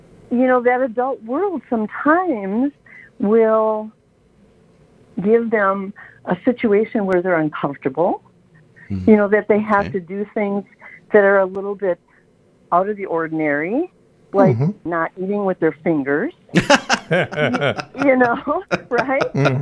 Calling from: Milwaukee, Wisconsin, United States; I'm calling from Milwaukee.

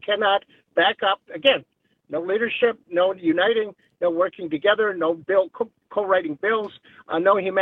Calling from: Oconomowoc, Wisconsin, United States; Oh, Connemore.

